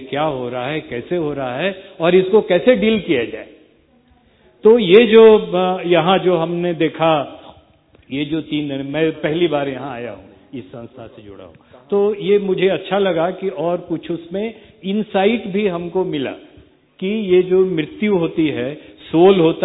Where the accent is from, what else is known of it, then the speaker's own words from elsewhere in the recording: Bihar, India; मैं बिहार से आया हूँ। बिहार में एक जिला है जहानाबाद।